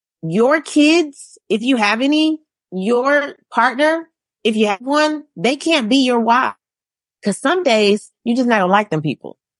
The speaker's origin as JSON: {"language": "English", "region": "Southern United States", "country": "United States", "tie": "born or raised there", "said": "I really, you know, I grew up in the South. And so in the South, you get married and you have kids and you get the house with the fence and the dog."}